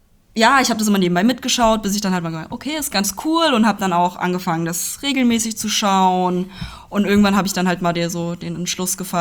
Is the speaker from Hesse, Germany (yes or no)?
yes; Hünfeld, Hesse, Germany; Genau, ich bin in der Nähe von Hünfeld aufgewachsen, also gehört zur Stadt Hünfeld dazu, lebt da auch noch, also komme von hier.